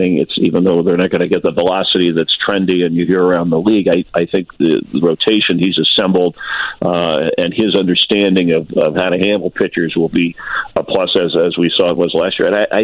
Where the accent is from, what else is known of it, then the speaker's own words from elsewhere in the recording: Florida, United States; You know, I grew up in South Florida. We didn't have a baseball team back then.